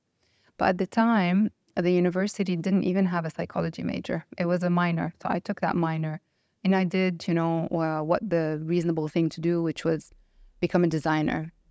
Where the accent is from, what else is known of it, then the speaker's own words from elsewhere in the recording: Lebanon; English is a second language; I think growing up in Lebanon, I faced a lot of challenges very early on.